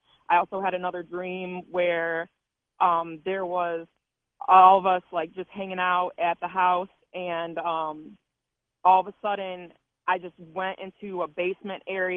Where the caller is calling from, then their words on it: Cleveland, Ohio, United States; from Cleveland. This is actually my first time calling